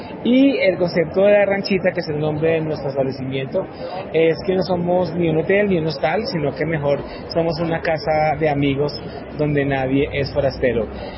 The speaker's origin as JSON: {"language": "Spanish", "town": "Líbano", "region": "Tolima", "country": "Colombia", "said": "yo soy del Líbano, Tolima"}